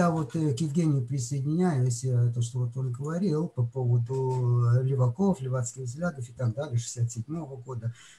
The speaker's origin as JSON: {"language": "Russian", "town": "Rishon LeZion", "region": "Central District", "country": "Israel", "said": "я из Ришон Лициона, я из"}